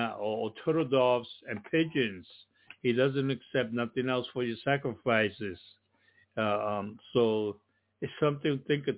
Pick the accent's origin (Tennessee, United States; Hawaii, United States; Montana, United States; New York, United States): New York, United States; Brooklyn; I know from growing up in Williamsburg, Brooklyn, and living amongst the Jewish people there